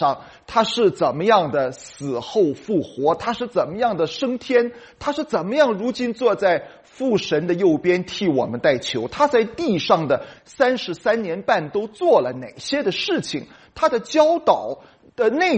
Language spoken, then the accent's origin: Chinese; China; 它完全不是指着我们中国人所以为的那种头脑的知道